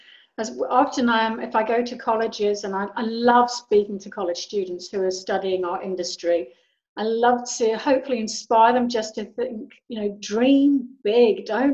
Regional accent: England, United Kingdom; It all began in England because I'm British.

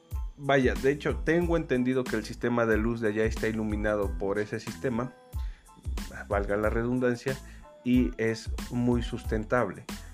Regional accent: Mexico; yo lo digo porque soy mexicano

